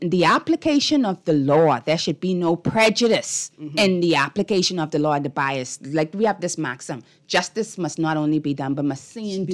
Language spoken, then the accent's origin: English; Nassau, New Providence, Bahamas; I'm from Bain and Grandstand.